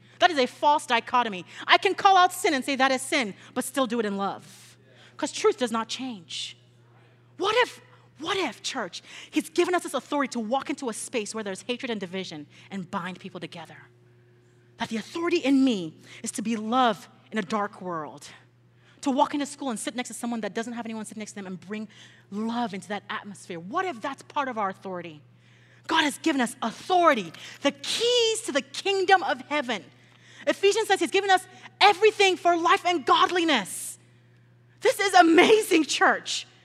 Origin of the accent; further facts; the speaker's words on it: Nigeria; Listen, I'm Nigerian.